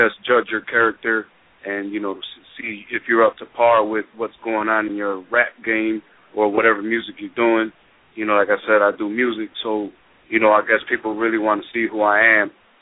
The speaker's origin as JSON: {"language": "English", "town": "Cleveland", "region": "Ohio", "country": "United States", "said": "First of all, I'm from Cleveland, Ohio, you know what I'm saying? So that's where I'm calling from."}